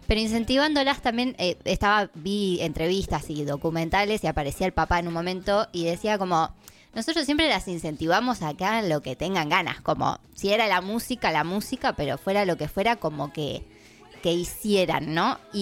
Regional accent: La Plata, Buenos Aires Province, Argentina; cada vez que ellas hablan de Los Ángeles y nombran su lugar de pertenencia, yo siento que hablan de La Plata

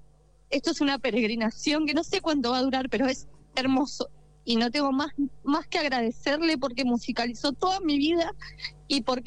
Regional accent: La Plata, Buenos Aires Province, Argentina; soy de La Plata

